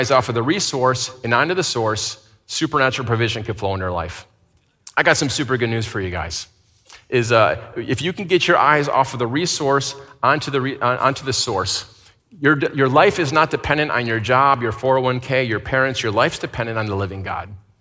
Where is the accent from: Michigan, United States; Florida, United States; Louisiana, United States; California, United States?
Michigan, United States; I was going to say, look for the birds, but I'm from Michigan, so I remember there's like 3 months a year where there's birds, right?